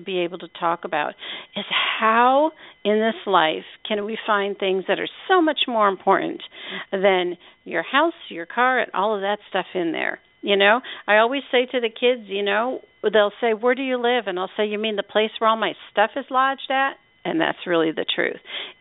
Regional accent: Pennsylvania, United States; It was north of the Amish country up in the Poconos.

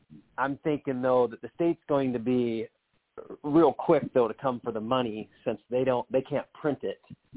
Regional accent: Washington, United States; Yes, I'm from Washington State, but I work in every state but Washington.

